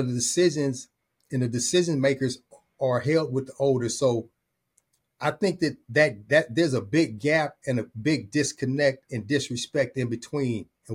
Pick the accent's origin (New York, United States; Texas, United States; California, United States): California, United States; Long Beach; because I was raised here in the Carmelitas, and I also was raised on the east side, central Long Beach, and I also had friends on the west side of Long Beach.